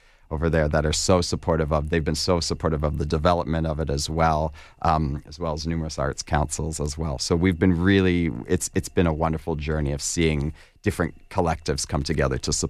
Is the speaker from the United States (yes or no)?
no; Canada; I relate to her story very much as well as a Canadian